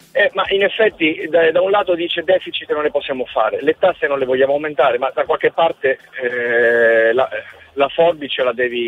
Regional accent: Piazza Armerina, Sicily, Italy; Piazza Armerina

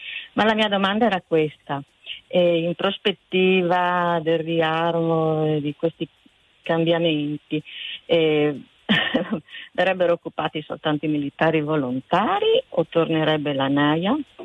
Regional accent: Udine, Friuli-Venezia Giulia, Italy; No, sono di Udine.

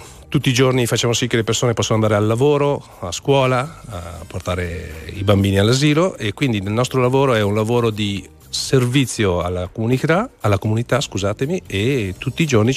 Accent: Milan, Lombardy, Italy; sono di Milano, e il tranviere per me era una figura di un certo tipo

